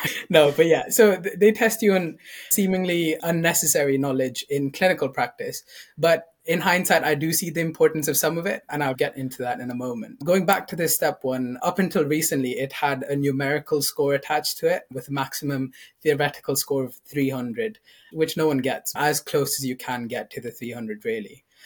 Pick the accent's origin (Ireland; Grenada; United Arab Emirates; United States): United Arab Emirates; Abu Dhabi; now in Leeds, United Kingdom; Prior to that, really, I grew up in Abu Dhabi over in the United Arab Emirates.